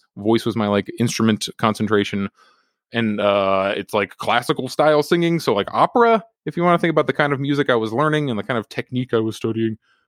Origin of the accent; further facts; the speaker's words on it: Pennsylvania, United States; Oh, I'm originally from Pennsylvania. I was born in Erie, PA, I think. And then from age 2 to 20, whatever, like after I graduated college and such, I was in Crawford County, Pennsylvania, where no one lives.